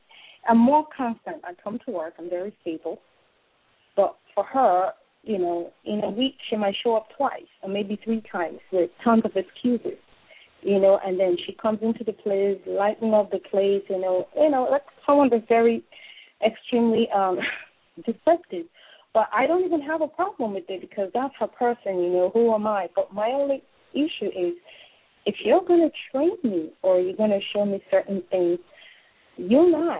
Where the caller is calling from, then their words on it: New Jersey, United States; I'm calling from New Jersey.